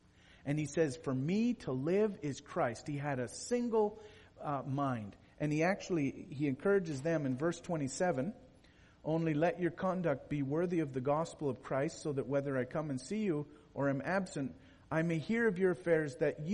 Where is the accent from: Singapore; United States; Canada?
Canada; being Canadian, I had to go to one extra window at the border crossing.